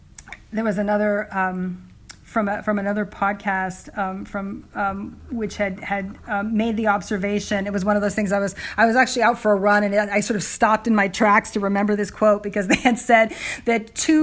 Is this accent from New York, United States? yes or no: no; California, United States; I mean, I'm a Californian, so I think of it as that sort of valley girl